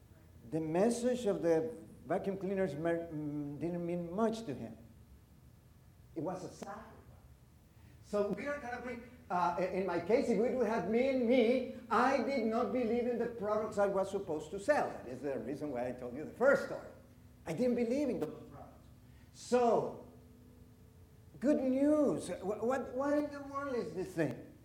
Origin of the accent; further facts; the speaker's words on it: Honduras; moved away as an adult; now in United States; I came from Honduras. I cannot do that.